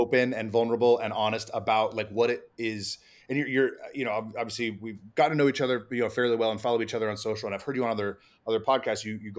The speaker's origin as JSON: {"language": "English", "town": "San Diego", "region": "California", "country": "United States", "tie": "born or raised there", "also_born_or_lived": "Columbus, Ohio", "said": "So I split time growing up between San Diego and Columbus, Ohio. So I grew up right outside of Camp Pendleton."}